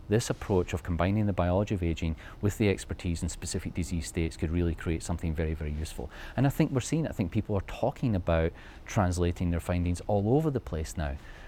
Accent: Motherwell, Scotland, United Kingdom; Oh, I grew up in Motherwell in Scotland, a steel town.

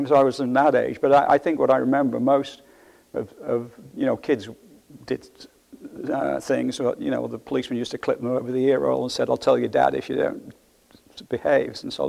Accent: Wisbech, East of England, United Kingdom; born there; I was born in Cambridgeshire, actually, in Wisbeach. My mother was evacuated when the war started. I was born in the first month of the war

